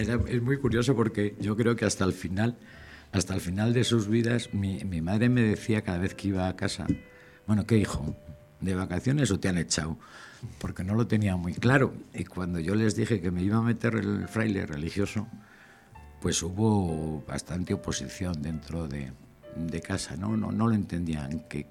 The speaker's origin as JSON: {"language": "Spanish", "town": "Sardón del Duero", "region": "Castile and León", "country": "Spain", "tie": "born or raised there", "said": "Es que nací yo en el año 51, pues allí me parieron y allí crecí del año 51, digo. Nacimos en Sardón del Duero."}